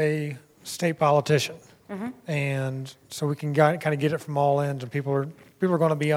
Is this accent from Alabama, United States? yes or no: yes; Alabama, United States; they used the word oppression, and I'm from Alabama